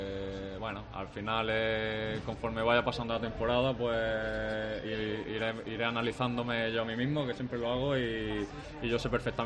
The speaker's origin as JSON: {"language": "Spanish", "town": "Granada", "region": "Andalusia", "country": "Spain", "said": "yo en mi caso todos los veranos trabajo con un entrenador personal allí en mi ciudad, en Granada"}